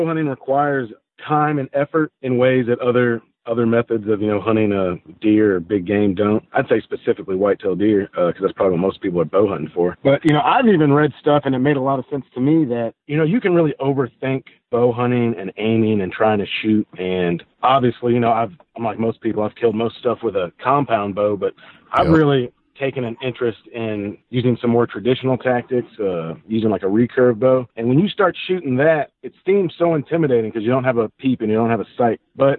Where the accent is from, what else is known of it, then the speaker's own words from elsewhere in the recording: St. Louis, Missouri, United States; So I grew up in St. Louis, Missouri, and you know, no one in my family hunted.